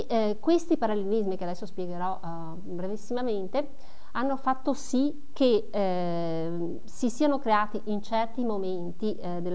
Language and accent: Italian; Veneto, Italy; now in Trentino, Italy; per me che sono veneta di ritornare anche almeno per un giorno o due nella mia regione, adesso che vivo in Trentino, anche se non è molto lontano.